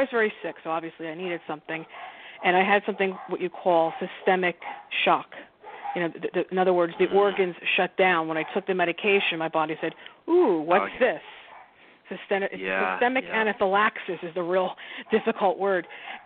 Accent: Newark, New Jersey, United States; I'm originally from North Newark, New Jersey, and that's a real old term that Italians use. I'm an American Italian.

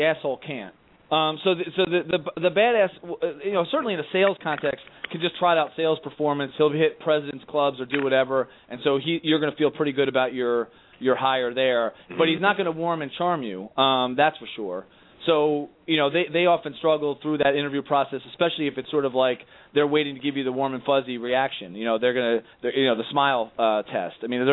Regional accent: New York, United States; Well, I'm from New York, so yes, he definitely is from New Jersey.

